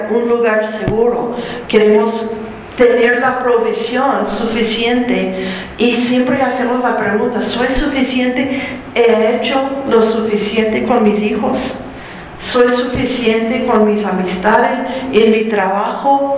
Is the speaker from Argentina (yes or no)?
no; the South, United States; Yo vengo del sur de Estados Unidos, que también hay un poco de machismo allá.